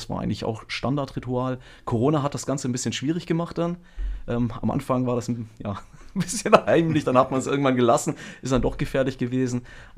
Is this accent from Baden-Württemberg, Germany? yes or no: yes; Fellbach, Baden-Württemberg, Germany; Also ich habe tatsächlich in meiner Heimatstadt, ich sage eigentlich in meinem Heimatdorf, aber Fellbach hatte auch schon knapp 46.000 Einwohner, also war ein bisschen größeres Dorf